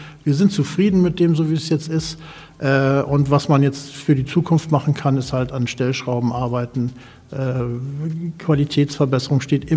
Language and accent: German; Föhr, Schleswig-Holstein, Germany; Ich bin zwar auch kein gebürtiger Föhrer, aber mit einem Jahr hierher gekommen und das ist jetzt ja auch schon ein bisschen her. Für mich gibt es da nur Föhr. Föhr ist zu 100% meine Heimat